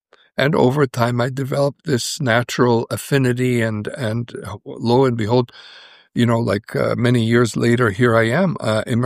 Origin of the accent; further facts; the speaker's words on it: Edmonton, Alberta, Canada; I was born in Edmonton, Alberta, Canada, which is one of the furthest north cities in the world. It's cold there.